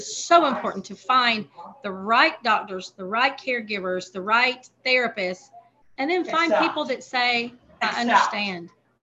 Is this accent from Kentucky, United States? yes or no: no; Heflin, Alabama, United States; And we're from Little Heflin. We got the country roads.